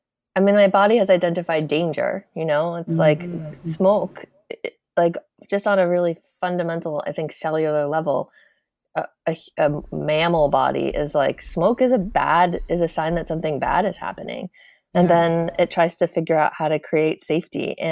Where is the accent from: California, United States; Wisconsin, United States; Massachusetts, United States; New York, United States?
Massachusetts, United States; Massachusetts.